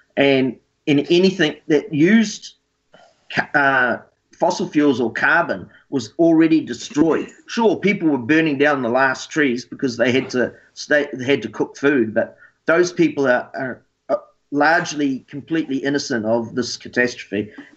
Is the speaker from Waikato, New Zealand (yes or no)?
yes; Matamata, Waikato, New Zealand; When I was a young fella growing up in the Waikato, the farming community of New Zealand, of Matamata